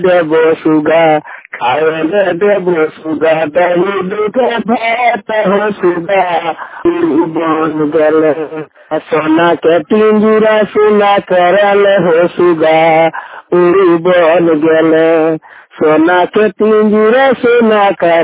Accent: Dhanbad, Jharkhand, India; District Dhanbad से झारखंड का रहने वाला हूँ मैं।

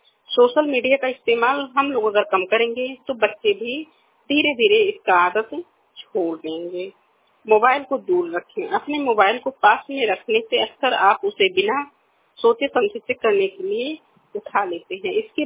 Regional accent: Basti, Uttar Pradesh, India; मैं 32 साल की हूँ, मैं बस्ती आवास विकास से हूँ।

